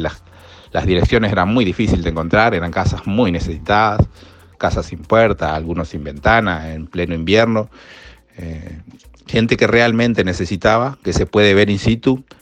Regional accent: Salto, Uruguay; Yo soy oriundo de Salto y yo acepté ese trabajo.

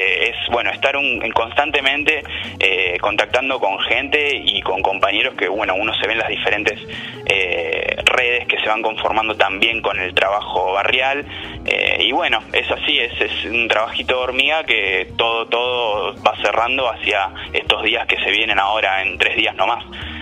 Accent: Buenos Aires Province, Argentina; now in Montevideo, Uruguay; allá en Buenos Aires, yo soy bonaerense de la zona

